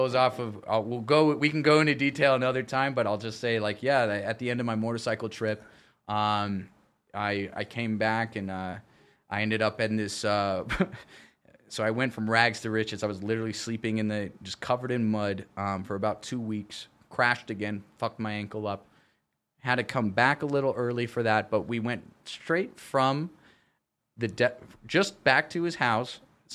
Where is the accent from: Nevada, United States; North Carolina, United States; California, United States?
Nevada, United States; Las Vegas; he tells everybody I'm like a Chippendale because I'm from Vegas